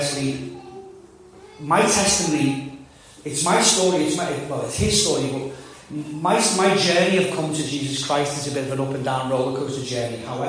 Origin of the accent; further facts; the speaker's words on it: Birkenhead, North West England, United Kingdom; born there; I was born in Birkenhead, which is on the Whittle, if you don't know it. We're about 4 hours drive. We're about 4 miles drive from Liverpool city centre